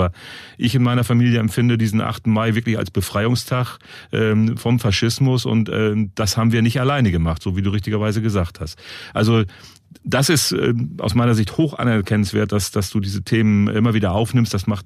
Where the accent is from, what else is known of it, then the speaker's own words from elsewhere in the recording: Northern Germany, Germany; also ich komme ja auch aus Norddeutschland